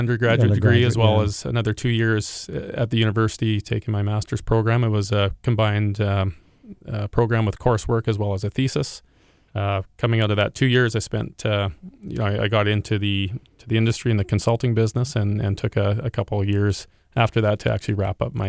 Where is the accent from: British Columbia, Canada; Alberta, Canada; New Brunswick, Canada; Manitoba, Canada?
Manitoba, Canada; Winnipeg; I grew up in Winnipeg, but always had roots in rural Manitoba and agriculture.